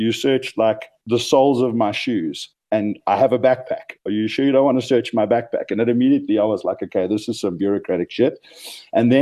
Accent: South Africa; I'm South African.

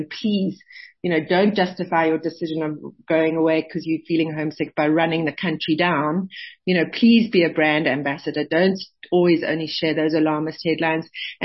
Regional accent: South Africa; if you hadn't gone abroad, how much, you know, would you appreciate being South African as much?

